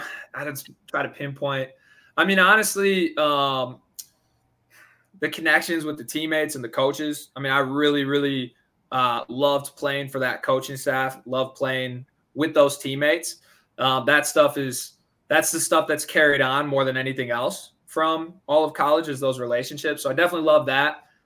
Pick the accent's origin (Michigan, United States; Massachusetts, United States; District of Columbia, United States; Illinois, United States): Illinois, United States; Whedon; Yeah. I'm from Whedon, Illinois. So yeah, it's weird. Almost anywhere else I could tell people I'm from Chicago